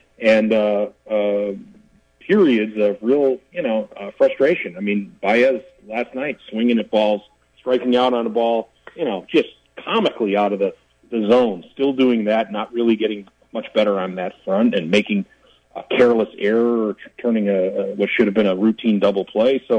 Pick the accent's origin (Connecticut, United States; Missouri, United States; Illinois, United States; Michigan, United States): Illinois, United States; Chicago; I grew up in Chicago in the, you know, in the 70s and 80s